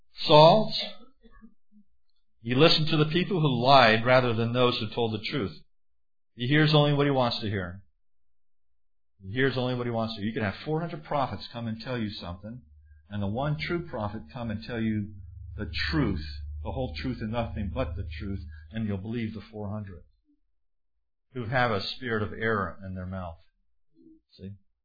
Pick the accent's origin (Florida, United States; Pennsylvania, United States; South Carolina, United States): Florida, United States; I would have come, because I'm from Florida, I would have come in flip-flops, cut-off shorts, a straw hat, and a Hawaiian shirt.